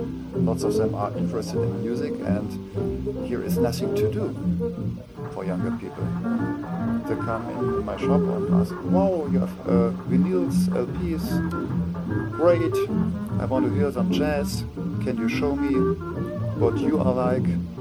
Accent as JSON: {"language": "English", "town": "Koblenz", "region": "Rhineland-Palatinate", "country": "Germany", "second_language": "English", "said": "I come from Koblenz. I'm 50 years old."}